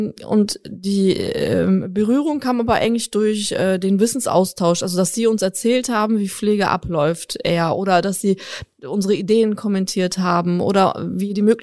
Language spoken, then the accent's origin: German; Berlin, Germany; now in Ruhr area, Germany; Ich bin Mama von 3 Kindern. Ich bin Berlinerin, das sage ich immer gerne, also gebürtige Berlinerin. Der Bezug zur Heimatstadt ist stark, ist noch da, aber ich fühle mich sehr wohl seit etwa 15 Jahren hier im Ruhrgebiet.